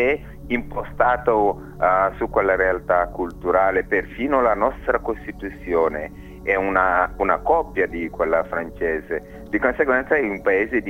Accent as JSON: {"language": "Italian", "country": "Senegal", "second_language": "Italian", "moved": "yes", "lives_now": "Italy", "said": "dal Senegal. Sono senegalese e vivo e lavoro in Italia ormai da 15 anni, quindi posso affermare di essermi gradevolmente italianizzato."}